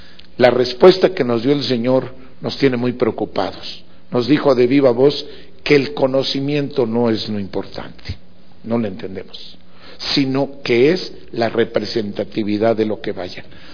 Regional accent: Mexico; No debemos dejarlo ir como mexicanos.

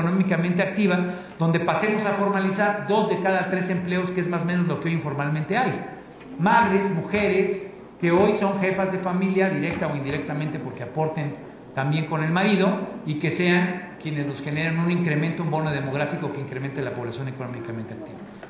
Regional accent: Iguala, Guerrero, Mexico; como en mi tierra, en Iguala

